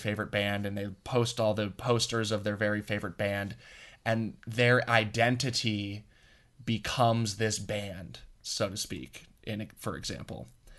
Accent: Boulder, Colorado, United States; And for me, you know, I grew up in Boulder. And there was a time in that adolescent phase where I became very resistant to my upbringing.

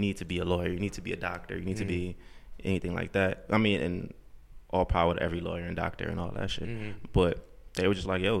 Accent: Harlem, New York, United States; Yeah, I mean, I'm from Harlem.

